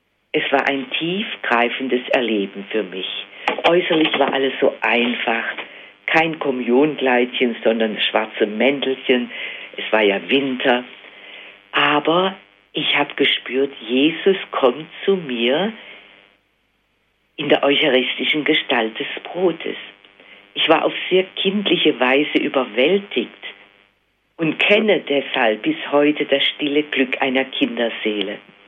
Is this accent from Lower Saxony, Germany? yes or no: no; Bruchsal, Baden-Württemberg, Germany; Meine Eltern wohnten zunächst in Bruchsal in Baden. Und ich wurde als erstes Kind in Bruchsal geboren, 1927.